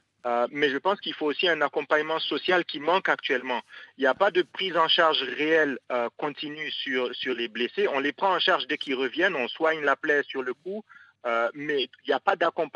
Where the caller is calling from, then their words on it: Ouagadougou, Centre, Burkina Faso; also born or lived in France; j'ai vécu dans les deux pays. J'ai obtenu des diplômes français, je suis rentré au Burkina pour vivre à Ouaga.